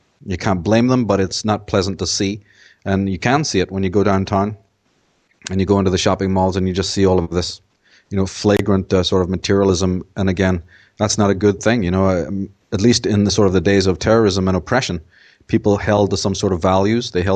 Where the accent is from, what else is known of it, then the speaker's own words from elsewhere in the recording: Belfast, Northern Ireland, United Kingdom; because I grew up in Ireland, or in Belfast during the days when it was very, very violent there.